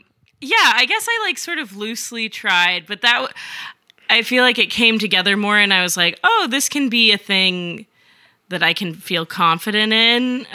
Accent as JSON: {"language": "English", "region": "California", "country": "United States", "tie": "born there", "also_born_or_lived": "Boston", "said": "I was born in California."}